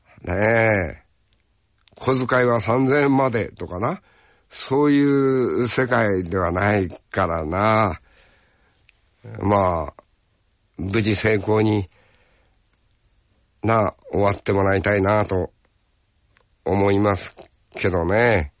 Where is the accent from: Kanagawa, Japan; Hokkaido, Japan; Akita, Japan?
Hokkaido, Japan; 尾というところで生まれ育ちました。私は足尾ですから、同じ十勝管内でも、俺は山の方。